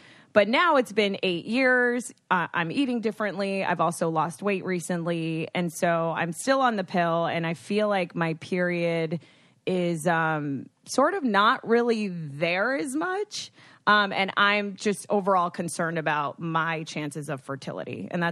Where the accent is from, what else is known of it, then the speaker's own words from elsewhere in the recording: Florida, United States; I'm from Florida, so the names are so important to me.